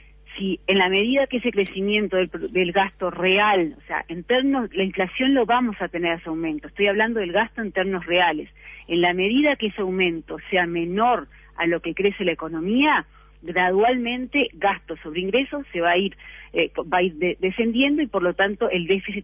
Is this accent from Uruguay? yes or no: yes; Uruguay; Como uruguayo, todos sabemos que la inflación está por encima